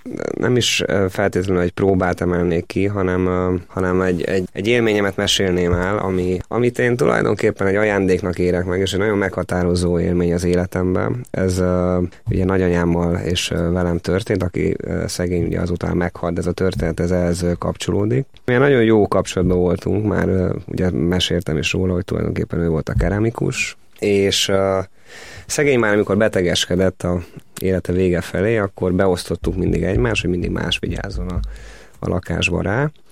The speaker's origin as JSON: {"language": "Hungarian", "country": "Hungary", "tie": "born there", "said": "egy olyan országban, Magyarországra születtem magyarként, ahol én most vagyok."}